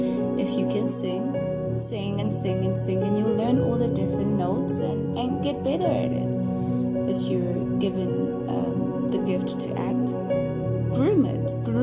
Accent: South Africa; I'm talking South African, so I mean, whoever that's outside of the country, they probably have their own different things.

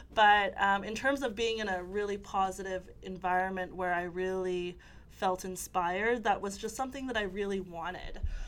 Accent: Leduc, Alberta, Canada; growing up in Leduc, I always felt a little different than everyone.

